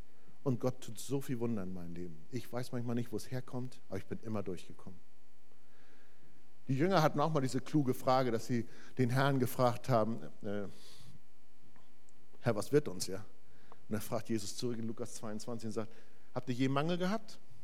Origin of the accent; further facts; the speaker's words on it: Magdeburg, Saxony-Anhalt, Germany; Ich komme aus Ostdeutschland, ich komme aus Magdeburg.